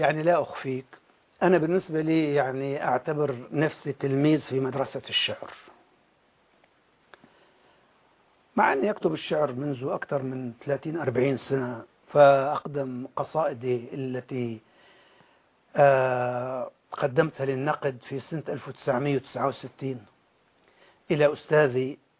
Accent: Jarjanaz, Idlib Governorate, Syria; حينما كنت طفلا في جرجناز مسقط رأسي في منطقة معارة النعمان

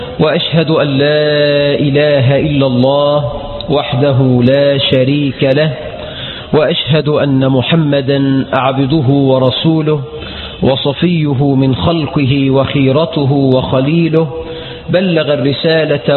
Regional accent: Egypt; بلدنا مصر

